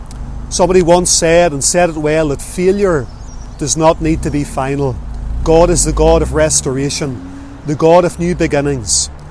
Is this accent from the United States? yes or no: no; Lisburn, Northern Ireland, United Kingdom; I can remember growing up in Lisburn